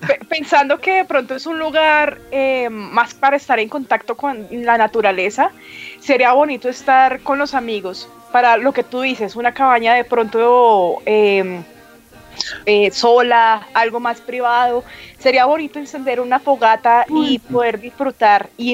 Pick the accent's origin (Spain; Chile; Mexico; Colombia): Colombia; nosotros como buenos colombianos